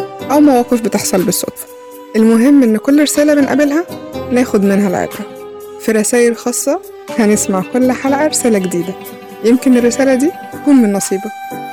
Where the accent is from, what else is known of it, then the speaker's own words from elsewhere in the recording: Egypt; ورجوع بلدنا وكل شبر من أرضنا لكلنا، لينا كلنا كمصريين